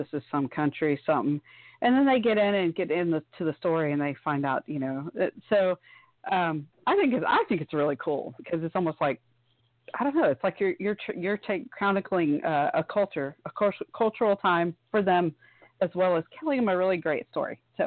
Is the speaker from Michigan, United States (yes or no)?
no; Texas, United States; you know, I'm from Texas, and I really don't have that bad of an accent, except when I start drinking